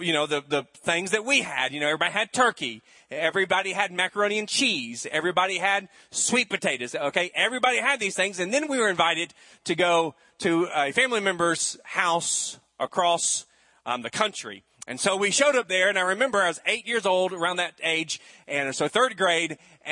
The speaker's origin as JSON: {"language": "English", "town": "Charleston", "region": "South Carolina", "country": "United States", "tie": "born or raised there", "said": "So growing up in Charleston, we always had the same menu."}